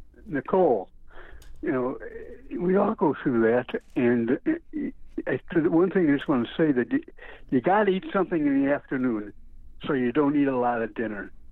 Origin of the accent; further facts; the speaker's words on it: Detroit, Michigan, United States; born there; Especially, I was born in Detroit, so I mean, it's in my blood.